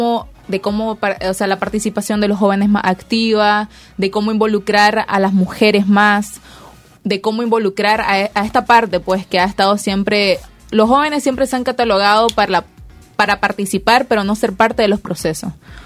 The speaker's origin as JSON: {"language": "Spanish", "country": "Nicaragua", "said": "Porque este país es de nosotros, no es de decir de los demócratas, o es de esto, o es de lo otro. O sea, somos nicaragüenses."}